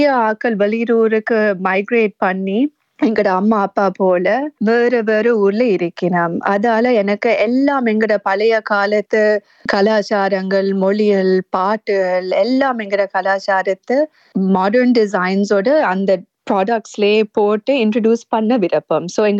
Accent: United States; அதனால் நாங்கள் அமெரிக்கன் பிள்ளைகளாக வளர்ந்த மட்டும் இல்லாமல் தமிழ் பிள்ளைகளாகவும் வளர்ந்தோம்.

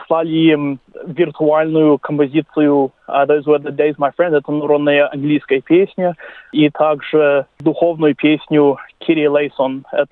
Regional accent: Australia; потому что у нас корни русские, мы все русские из Австралии, мы уже сохраняем наши традиции уже более 100 лет.

